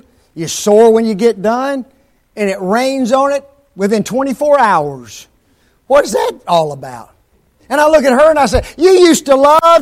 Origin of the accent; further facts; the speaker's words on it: Memphis, Tennessee, United States; I grew up 24 years in Memphis. And I've only been back there as far as living maybe for about 2 or 3 years since then.